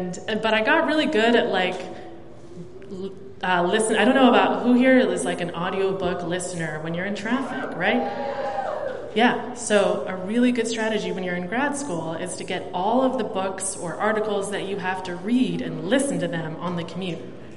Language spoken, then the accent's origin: English; Baltimore, Maryland, United States; everybody … I grew up in Baltimore.